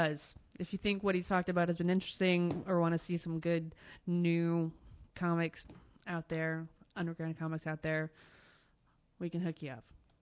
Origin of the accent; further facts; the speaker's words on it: Montana, United States; And, hey, I'm from Montana. I know all about crazy guys in sheds with guns.